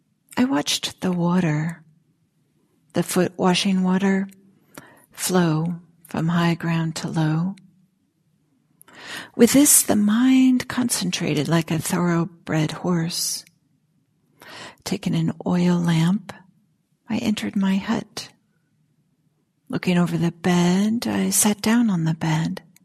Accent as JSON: {"language": "English", "region": "California", "country": "United States", "said": "just being a Californian, right? Here in the Bay Area, I don't see snow that often."}